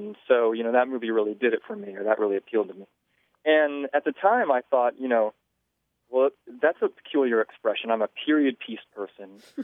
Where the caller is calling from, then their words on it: Spillcorn, North Carolina, United States; I'm calling from Spillcorn, North Carolina.